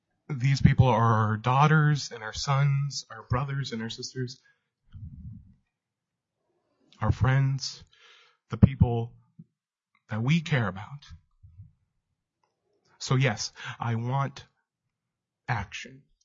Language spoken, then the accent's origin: English; Anchorage, Alaska, United States; now in Mount Edgecombe, United States; coming from Mount Edgecombe, but born and raised in Anchorage.